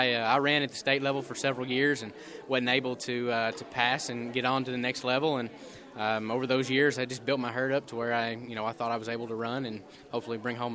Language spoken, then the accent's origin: English; Texas, United States; I guess the weather probably where I'm from Northeast Texas, if it's not, you know, burning hot, it's freezing cold and wet